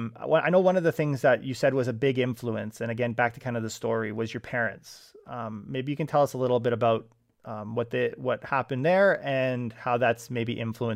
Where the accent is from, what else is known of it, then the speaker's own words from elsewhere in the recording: Canada; I'm Canadian for several generations